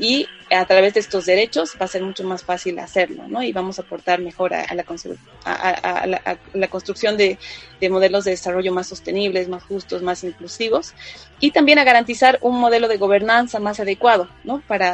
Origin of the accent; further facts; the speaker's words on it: La Paz, Bolivia; moved away as an adult; Yo soy de La Paz. Soy mamá de dos niñas.